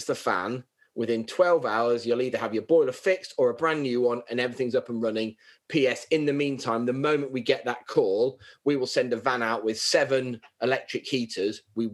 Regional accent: Blyth, North East England, United Kingdom; born there; I was born in Blythe, but I was, you know, made in the Royal Navy and that sort of thing.

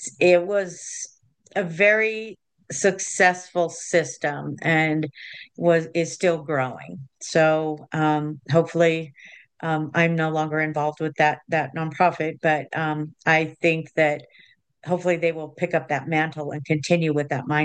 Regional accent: Colorado, United States; I grew up in Southern Colorado, and my parents didn't share a lot about where our history was and came from.

